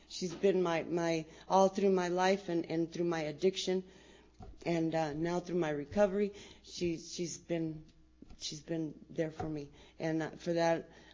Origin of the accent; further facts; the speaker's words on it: Yuma, Arizona, United States; I'm an addict. I'm from Yuma. I was born and raised there. I'm the youngest of six kids.